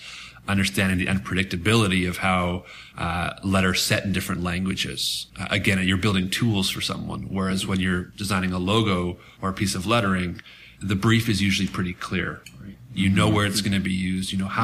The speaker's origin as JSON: {"language": "English", "country": "Canada", "said": "but again, as a Canadian."}